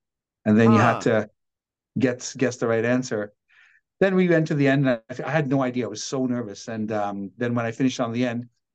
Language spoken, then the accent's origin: English; Guyana; born there; When it started way back when I was back in Guyana, when I was born in British Guyana.